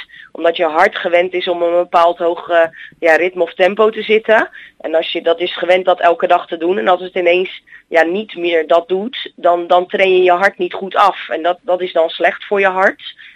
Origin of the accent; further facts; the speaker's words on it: Vlaardingen, South Holland, Netherlands; Nou, wij komen allebei uit Vlaardingen.